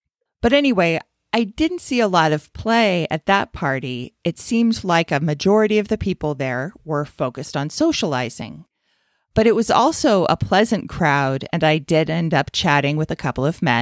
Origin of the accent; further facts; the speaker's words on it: United States; which is shocking to me as an American.